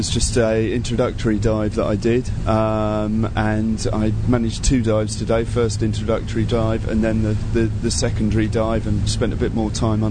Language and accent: English; London, United Kingdom; I'm from London, in obviously the UK.